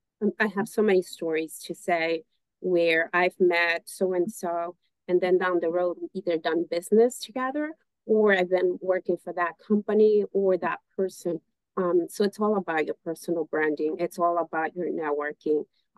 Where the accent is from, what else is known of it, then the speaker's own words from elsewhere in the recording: New York, United States; So I grew up in New York, lived in New York, but I was lucky enough through my years to work in different markets